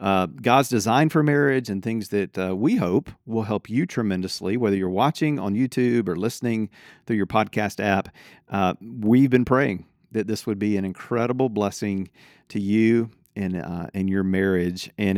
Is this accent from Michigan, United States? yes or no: no; Alabama, United States; That's typical. I'm from Alabama. That's how we count.